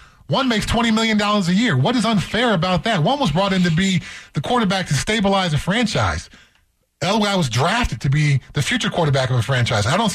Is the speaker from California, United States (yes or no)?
yes; Pasadena, California, United States; born there; I was born in Pasadena.